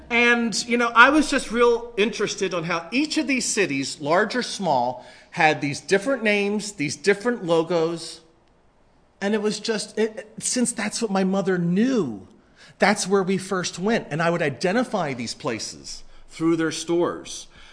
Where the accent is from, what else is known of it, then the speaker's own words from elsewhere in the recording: Cherry Hill, New Jersey, United States; also born or lived in Camden; I was born in Camden. I grew up in Cherry Hill, and I'm an oboist in the Baltimore Symphony.